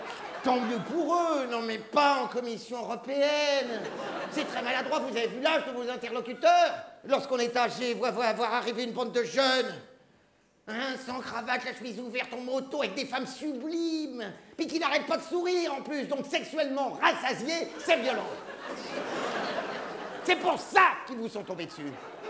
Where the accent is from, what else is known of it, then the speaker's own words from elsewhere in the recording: France; Chez nous, en France, au gouvernement, ils sont tous de la gauche flottante.